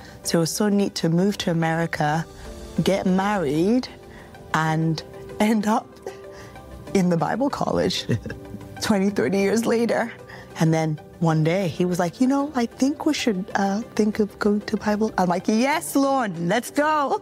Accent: Brooklyn, New York, United States; I'm also from Brooklyn, New York.

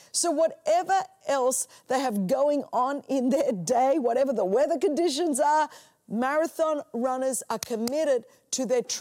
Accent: Australia; Now, look, I'm from Australia and I love the heat.

